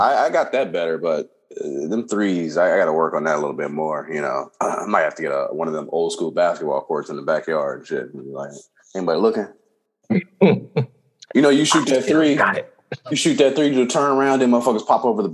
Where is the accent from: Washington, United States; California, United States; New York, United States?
California, United States; Compton; And I remember at 6 years old, I grew up in Compton, everybody, if you didn't know that.